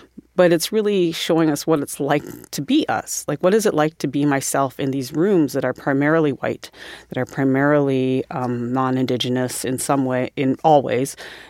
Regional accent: South Dakota, United States; You know, I grew up in South Dakota, so harvest was very much at the forefront of that.

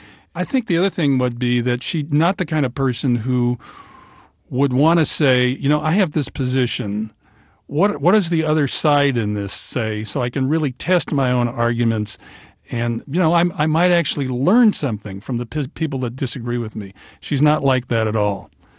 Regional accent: Alaska, United States; I was in Manhattan in January, and I told people I was from Alaska

